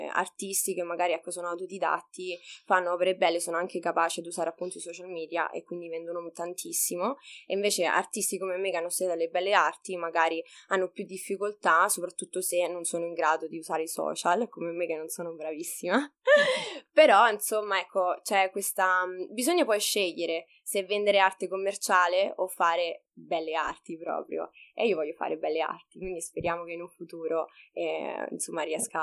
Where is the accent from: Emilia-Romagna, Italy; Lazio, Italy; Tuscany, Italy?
Lazio, Italy; Anagni; now in Australia; mia madre è tornata in vacanza nel mio paesino d'origine che è Anagni, vicino Frosinone, e praticamente lei incontrò mio padre e quindi poi decise di trasferirsi in Italia. E da lì, insomma, poi sono nata io, ho fatto ovviamente le scuole, il liceo in Italia